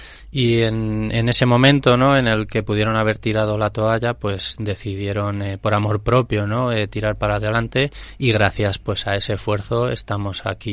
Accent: Toledo, Castilla-La Mancha, Spain; como empresa toledana, ¿no?, pues al final pues las personas que estamos en la empresa o que hemos estado durante generaciones somos de aquí, queremos nuestra tierra

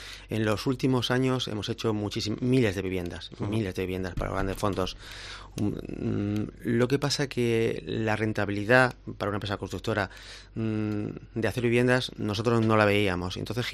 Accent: Jaén, Andalusia, Spain; Jaén, dentro de que somos andaluces, de que es una provincia, yo entiendo o percibo, y soy de Jaén

